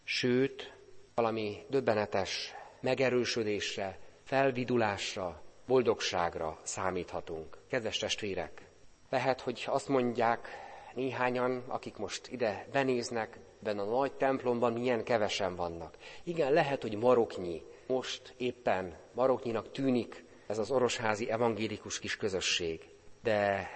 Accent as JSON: {"language": "Hungarian", "country": "Hungary", "said": "És lehet, hogy mi magunk is, talán magyarként, ezekben a napokban, ezekben a hónapokban"}